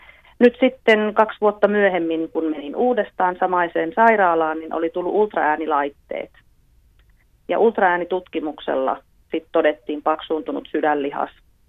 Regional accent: Mikkeli, South Savo, Finland; Minä olen mikkeliläinen 51-vuotias nainen

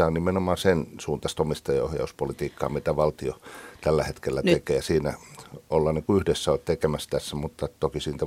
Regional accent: Kouvola, Kymenlaakso, Finland; No itse tulen Kouvolasta ja asun rautateen lähelle

